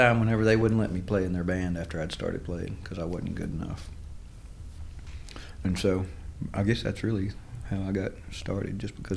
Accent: Georgetown, Texas, United States; born there; I'm from just outside of Austin. I was born in a town called Georgetown, which is just north.

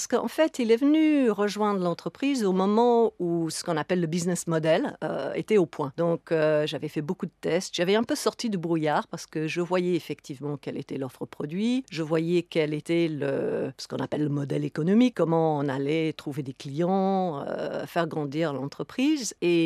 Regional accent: Aberdeen, Scotland, United Kingdom; French is a second language; j'ai grandi à Aberdeen à l'époque où on a découvert le pétrole. Et j'ai vu cette ville passer d'une ville de pêcheurs plutôt en déclin à une ville vraiment en très forte croissance

